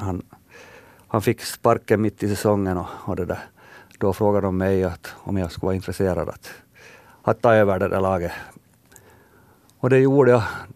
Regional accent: Ekenäs, Uusimaa, Finland; also born or lived in Sweden; Jag är uppvuxen här i Ekenäs. Men att jag nu, när jag var liten med min familj flyttade omkring här i södra Finland och när jag sen blev lite äldre så flyttade jag till och med till Sverige.

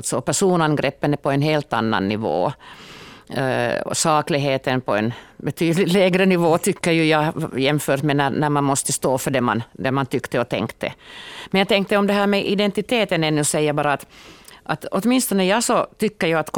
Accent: Vörå, Ostrobothnia, Finland; moved away as an adult; now in Närpes, Finland; det går aldrig ur mig att jag är född i Vörå. Och jag följer liksom ganska noga ändå med vad som hände med min före detta hemkommun där jag bodde i över 20 år. Nu identifierar jag mig med Närpes där jag har bott i 25-26

